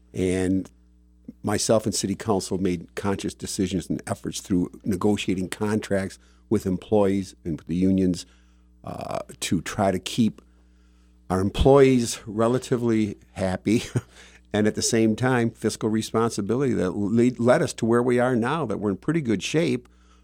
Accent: St. Clair, United States; Well, I was born and raised in St. Clair. I love St. Clair.

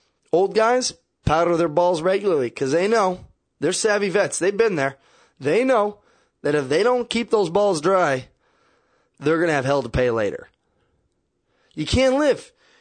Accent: Kansas City, Missouri, United States; You can't do, and I'm from Kansas City, you can't go anywhere. To walk out of where my parents live is like 3/4 of a mile.

